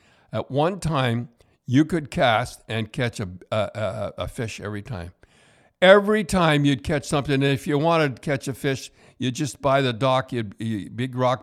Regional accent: Canada; We're Canadian, and all that stuff and everything.

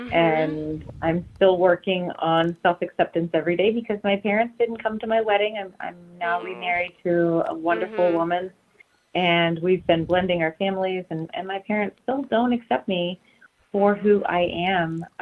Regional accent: the South, United States; I was raised in the South. I was in church every single day, literally, because I went to school there

